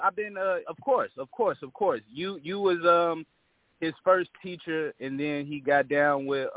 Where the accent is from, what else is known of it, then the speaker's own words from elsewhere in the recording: St. Louis, Missouri, United States; also born or lived in Houston / Harlem; now in Los Angeles, United States; I lived all over the country from I'm from St. Louis, but I used to live in Houston for 3.5 years. I lived in Harlem for 5, and now I'm in L.A.